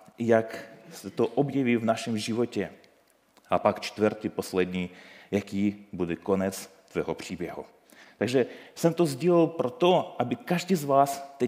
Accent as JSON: {"language": "Czech", "country": "Ukraine", "second_language": "Czech", "moved": "yes", "lives_now": "Vsetín, Czechia", "said": "jsem Ukrajinec a zároveň uprchlík, který přijel spolu s rodinou hned poté, jak propukla válka na Ukrajině. Takže skoro budeme mít tady 3,5 roky, jak bydleme na Vsetíně. Patříme do církve Maják"}